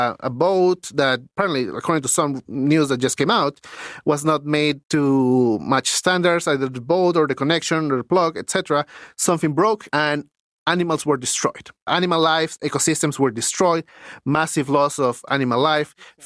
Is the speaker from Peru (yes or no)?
yes; Lima, Peru; when I grew up in Lima, winters were 14 degrees Celsius.